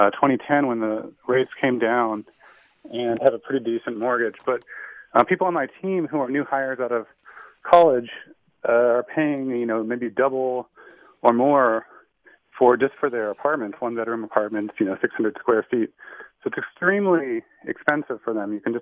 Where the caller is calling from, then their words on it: Campbell, California, United States; I'm calling from Campbell. I'm a software engineer. Been in the Bay Area since 2006.